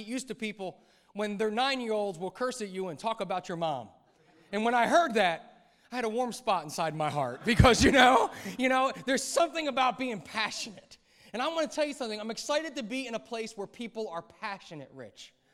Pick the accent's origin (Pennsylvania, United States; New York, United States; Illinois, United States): Pennsylvania, United States; Philadelphia; Now, I'm American, so you should talk to me. I know you think that all Americans are rude and arrogant, and that's okay. I'm good with that because I'm from the city of brotherly love, home to the 2017 Super Bowl champion Philadelphia Eagles.